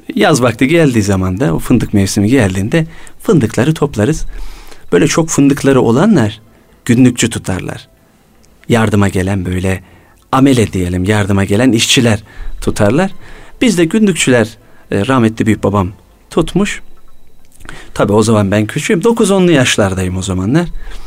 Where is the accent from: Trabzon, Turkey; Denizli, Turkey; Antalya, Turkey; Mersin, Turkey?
Trabzon, Turkey; Ben tabii büyükler dendiği zaman Trabzonluyum.